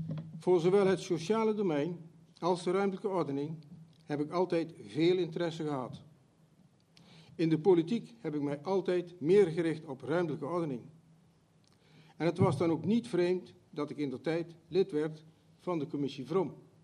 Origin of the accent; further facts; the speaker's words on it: North Brabant, Netherlands; Ook genieten wij met volle teugen van het mooie gebied de Maashorst, waar ik ben opgegroeid op de plek waar thans de natuurbegraafplaats is.